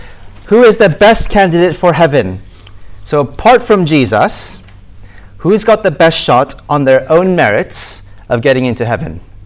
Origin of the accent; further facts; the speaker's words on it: United States; as an American who's only ever played baseball, all of my instincts were totally wrong